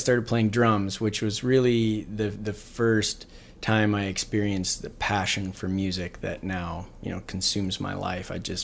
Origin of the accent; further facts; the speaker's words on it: Kalispell, Montana, United States; I this is my hometown. I was born and raised here. I graduated from Flathead High School. And, you know, all the, well, a lot of the music education I received was here in Kalispell.